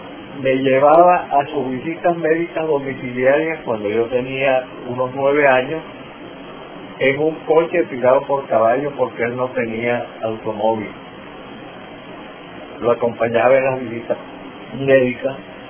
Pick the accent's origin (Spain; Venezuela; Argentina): Venezuela; Cumaná, Sucre; born there; Yo nací en Cumaná el 8 de enero de 1918. Nací en San Francisco, donde mi padre habitaba una casa